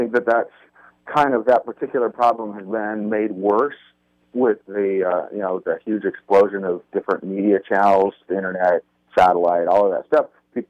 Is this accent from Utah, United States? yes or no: yes; Utah, United States; I grew up in Utah